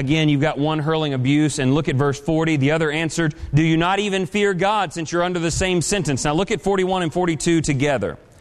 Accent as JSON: {"language": "English", "town": "Humble", "region": "Texas", "country": "United States", "tie": "born or raised there", "said": "On the way to church growing up in Humble, Texas, there was the guy going down the road carrying the cross."}